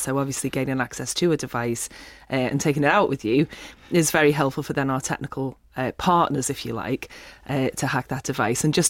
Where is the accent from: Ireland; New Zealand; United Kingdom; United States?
United Kingdom; Liverpool, North West England; I got into this basically as a kid growing up in Liverpool with not an awful lot to do.